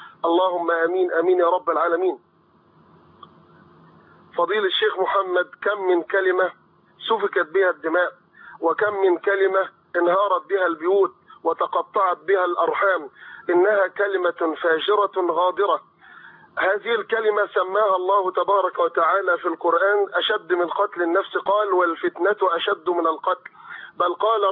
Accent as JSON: {"language": "Arabic", "town": "Umm Khanan", "region": "Giza Governorate", "country": "Egypt", "tie": "born or raised there", "said": "في قريتنا المباركة، قرية أم خنان"}